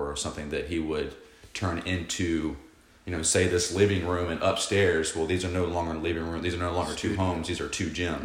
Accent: Savannah, Georgia, United States; Born and raised in Savannah, Georgia.

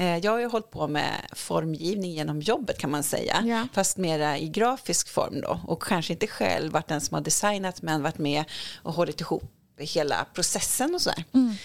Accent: Uppsala, Uppsala County, Sweden; now in Gothenburg, Sweden; jag är från början Uppsalabo där jag växte upp. Sen har jag bott i Göteborg snart lika länge som jag bodde i Uppsala, vilket är fruktansvärt länge. Jag bor ute på Donsö i Göteborgs skärgård och jag har min familj där.

